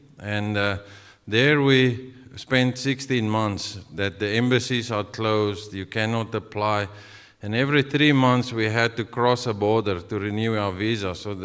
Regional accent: South Africa; I hope you don't have a problem with my accent. I'm from the deep south, like very deep south, South African deep.

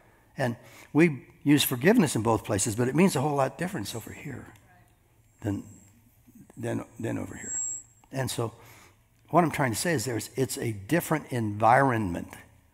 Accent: Iowa, United States; I'm from Iowa, man. They don't have accents. They have corn.

